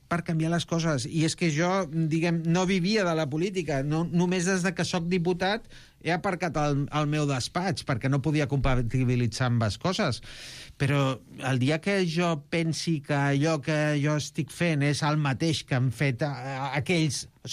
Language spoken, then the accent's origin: Catalan; Catalonia, Spain; que som tan catalans com qualsevol altre